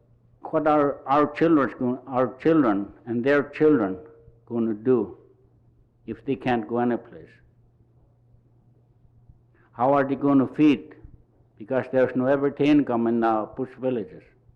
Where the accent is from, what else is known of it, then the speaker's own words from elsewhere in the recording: Tuksuk Bay, Alaska, United States; I'm from Tuxuk Bay, Nelson Island, which is in Bering Sea.